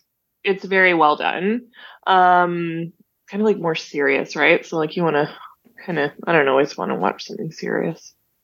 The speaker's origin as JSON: {"language": "English", "country": "Canada", "said": "even though I am Canadian."}